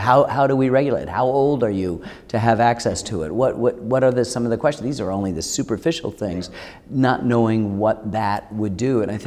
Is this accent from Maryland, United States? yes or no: no; Ann Arbor, Michigan, United States; I grew up in Ann Arbor, Michigan, where in the late 60s we had a $5 pot thing.